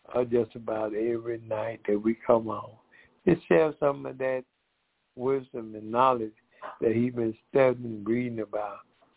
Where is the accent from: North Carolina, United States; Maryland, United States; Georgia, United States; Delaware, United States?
Georgia, United States; Decatur; And my wife … we're from Decatur, Georgia.